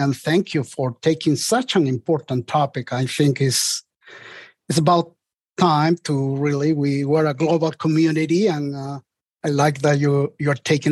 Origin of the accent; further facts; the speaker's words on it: Peru; I'm from Peru, South America, so I tend to visit more South America than Central America